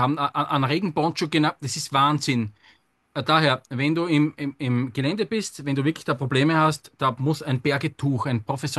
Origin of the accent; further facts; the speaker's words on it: Austria; Also bei uns in Österreich heißt das halt betriebliche Erste-Helfer.